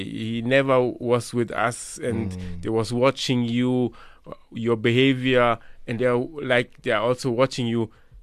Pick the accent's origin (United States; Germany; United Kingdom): Germany; And of course, I grew up in Germany.